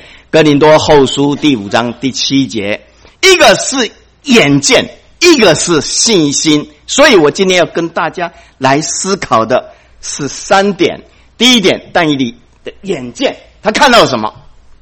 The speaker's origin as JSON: {"language": "Chinese", "country": "Taiwan", "said": "我们台湾话叫做唱靠调啊"}